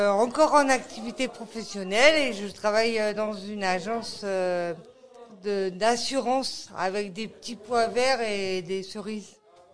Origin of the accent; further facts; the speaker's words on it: Brest, Brittany, France; born there; now in Rennes, France; Pour l'instant, je suis comme vous, je suis à Rennes, mais normalement, je suis née à Brest même, la ville du Tonnerre et du Finistère, tout au bout de la pointe de la France.